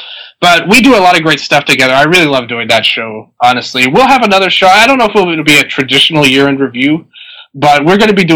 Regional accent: Tennessee, United States; but it's funny because I'm from Tennessee, so I could have gone to Ara Lucha.

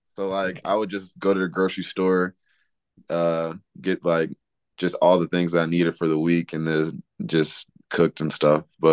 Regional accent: Cincinnati, Ohio, United States; because I'm from Cincinnati, and then going all the way down to Louisiana with no one

